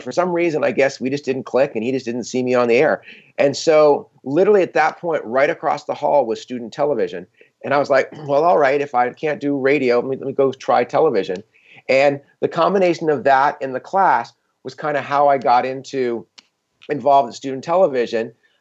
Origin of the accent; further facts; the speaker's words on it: Chapel Hill, North Carolina, United States; I grew up in Chapel Hill, where the University of North Carolina is.